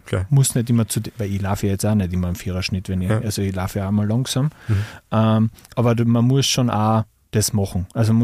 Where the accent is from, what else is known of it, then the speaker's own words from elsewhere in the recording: Styria, Austria; now in Villach, Austria; ich bin von der Steiermark nach Villach gekommen, dann haben wir Bachelor studiert und dann sind alle Kumpel irgendwie weggegangen, die ganzen Kärntner.